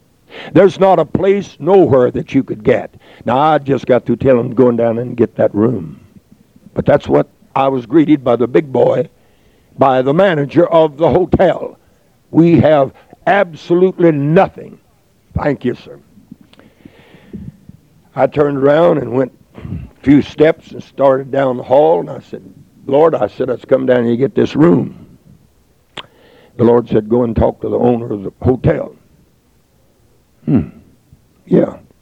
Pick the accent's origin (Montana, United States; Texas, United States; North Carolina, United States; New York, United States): Texas, United States; Sir, I am a preacher from Texas. And I get off once a year to take a little trip.